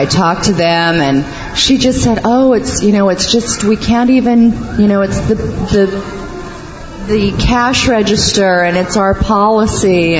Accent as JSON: {"language": "English", "region": "California", "country": "United States", "said": "from California"}